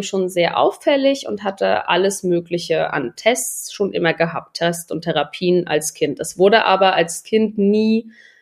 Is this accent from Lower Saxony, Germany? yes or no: no; Rostock, Mecklenburg-Vorpommern, Germany; ich bin jetzt 27, wir kommen aus dem Norden, also aus Mecklenburg, aus Rostock, direkt an der Küste.